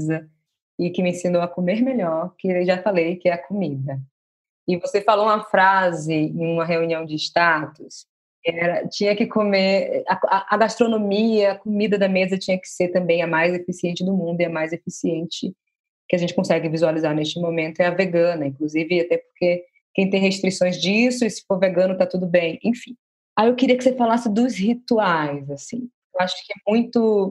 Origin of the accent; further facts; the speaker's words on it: Salvador, Bahia, Brazil; Eu sou de Salvador, imagina.